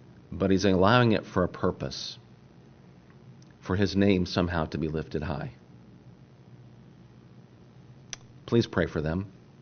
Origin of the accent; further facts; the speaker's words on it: United States; Sometimes, and I'm sorry, as an American, sometimes we think we know it all, and we don't.